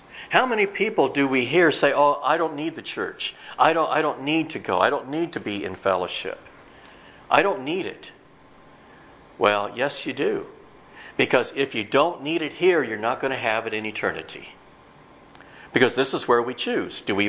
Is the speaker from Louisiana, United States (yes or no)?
no; Illinois, United States; Growing up in Central Illinois, I looked at the solution to many things from a Midwest viewpoint.